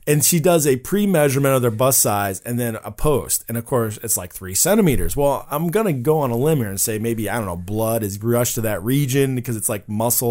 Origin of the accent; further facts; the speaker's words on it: Wisconsin, United States; I know my home state of Wisconsin, we are very liberal when it comes to our taverns and drinking our beer and our alcohol